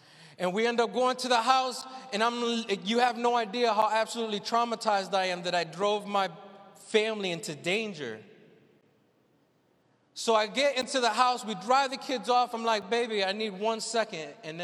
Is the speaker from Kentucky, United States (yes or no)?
no; Virginia Beach, Virginia, United States; and I'm from Virginia Beach, Virginia, and I'm, like, right on the East Coast.